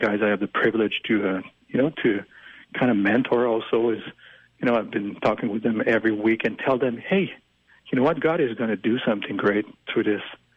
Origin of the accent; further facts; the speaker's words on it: France; accent: French; English is a second language; with my terrible French accent, you're a man of faith.